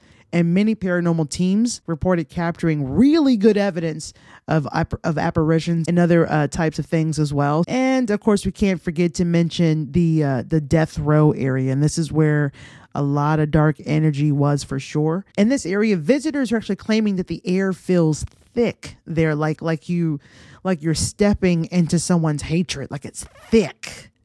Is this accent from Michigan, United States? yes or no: no; Georgia, United States; I grew up in Clayton County. I went to Clayton County high school, middle school. You know what I'm saying? I still currently live in Clayton County.